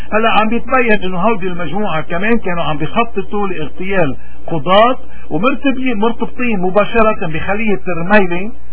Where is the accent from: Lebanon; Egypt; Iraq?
Lebanon; نحن مش لبنانيين، لوين تركينا؟